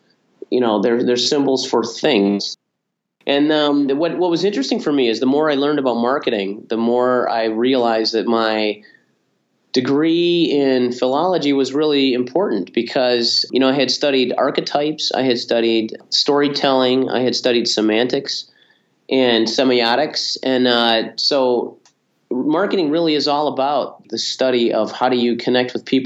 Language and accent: English; Madison, Wisconsin, United States; I grew up in the Midwest here in Madison, Wisconsin